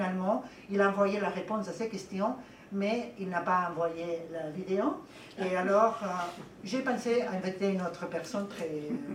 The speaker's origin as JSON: {"language": "French", "town": "Barcelona", "region": "Catalonia", "country": "Spain", "said": "je suis de Barcelone, je suis catalane, comme vous avez pu comprendre."}